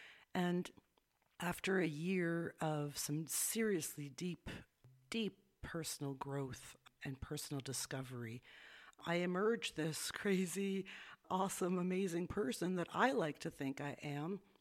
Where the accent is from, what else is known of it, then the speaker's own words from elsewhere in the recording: Canada; now in Guatemala; I am a Canadian expat currently living in Guatemala.